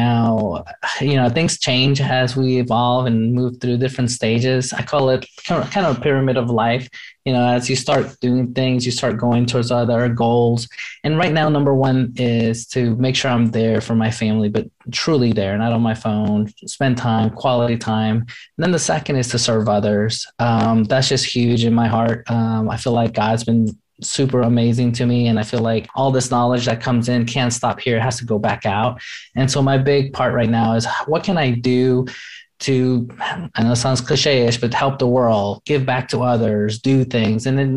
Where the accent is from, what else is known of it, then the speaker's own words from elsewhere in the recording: New York City, New York, United States; first generation American and my mom had me at age 15. She had to drop out of school, get her GED. And we grew up in New York City.